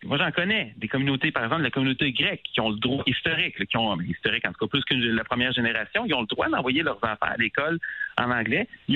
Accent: Quebec City, Quebec, Canada; j'ai grandi à Québec.

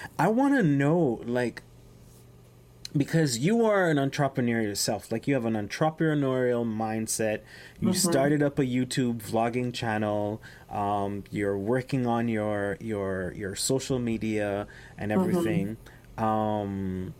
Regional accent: Jamaica; also born or lived in Haiti; now in Montreal, Canada; when I came back to Montreal in 2000, I was born here, I was raised in Jamaica and Haiti

